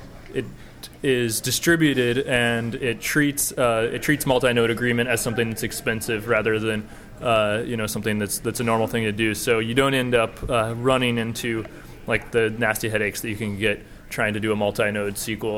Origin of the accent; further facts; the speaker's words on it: Portland, Oregon, United States; from Portland, Oregon.